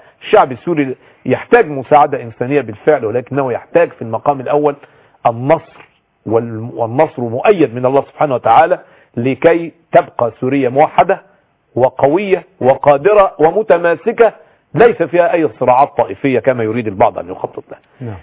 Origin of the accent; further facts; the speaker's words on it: Egypt; أننا كمصريين